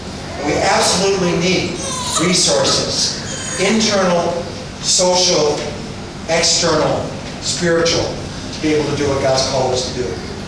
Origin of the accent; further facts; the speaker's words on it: United States; in the American language, forgive me, I'm too American, but very type